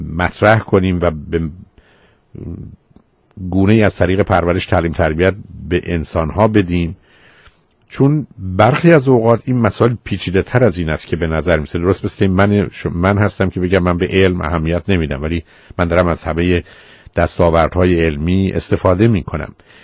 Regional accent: Iran; من و شما به عنوان یه ایرانی

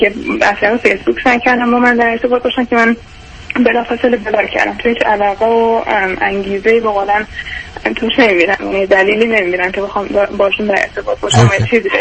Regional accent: Iran; moved away as an adult; now in United States; من 23 سالمه، 4 سالی که از ایران اومدم آمریکا و الان دانشجو هستم.

